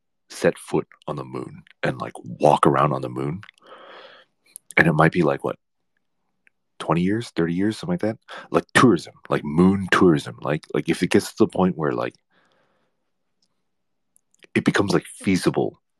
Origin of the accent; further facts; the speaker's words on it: Louisiana, United States; I'm from Louisiana, and you can't call yourself an angler until you go catfish noodling.